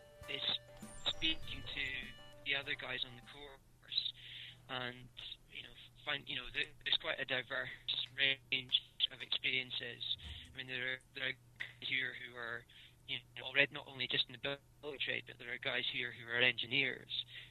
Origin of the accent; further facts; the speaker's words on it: Scotland, United Kingdom; I'm from Scotland, so I've got a lot of family back there.